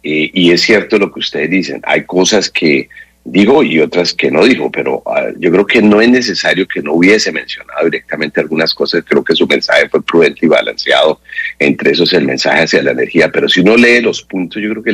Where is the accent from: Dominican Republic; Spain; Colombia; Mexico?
Colombia; entonces como colombianos, y ya salto aquí a decir, aquí estamos procesando cuánto va a costar todo eso